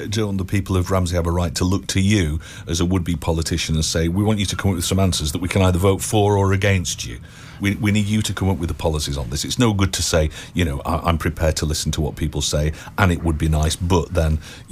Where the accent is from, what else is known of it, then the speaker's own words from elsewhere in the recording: Manchester, North West England, United Kingdom; born there; I mean, I was born in Manchester and I always felt all my life that the UK was very London-centric.